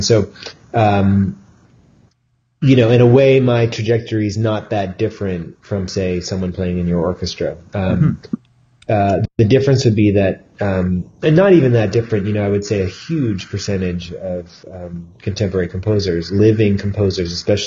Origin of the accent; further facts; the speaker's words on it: Ohio, United States; You know, growing up in the Midwest, I grew up in Ohio